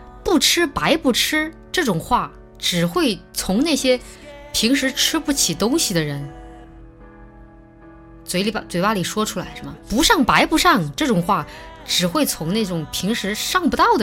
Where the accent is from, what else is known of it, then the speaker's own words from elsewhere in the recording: Chongqing, China; 用我们重庆话就是说